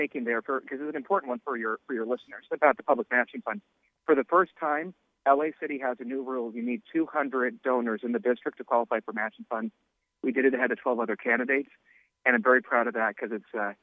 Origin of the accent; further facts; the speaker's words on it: Los Angeles, California, United States; Born and raised in Los Feliz. I went to school as far back as nursery school out in Sherman Oaks. I've got family in Toluca Lake.